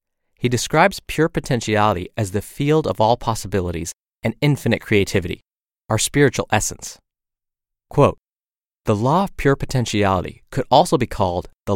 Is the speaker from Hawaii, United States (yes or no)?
no; California, United States; now in Maryland, United States; As a Californian, I practically grew up on the beach.